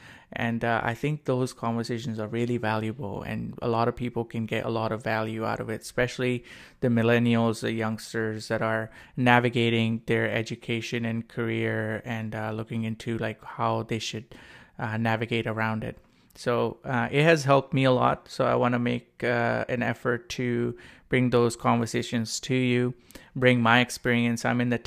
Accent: Karachi, Sindh, Pakistan; now in Canada; I am a Pakistani Canadian living in Canada for over 10 years now, originally born and raised in Karachi, Pakistan, and I am in the tech industry.

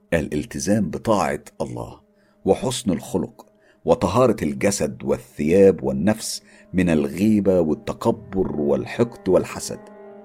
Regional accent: Syrian coast, Syria; also born or lived in Aleppo; أنا من سوريا، وتحديدا من ريف الساحل السوري. بحكم وظيفة والدي احنا انتقلنا للعيش في محافظة حلب، وهي محافظة شمالية. عشت فيها من وانا عندي 12 سنة لحد ما اتجوزت في سن 31 سنة.

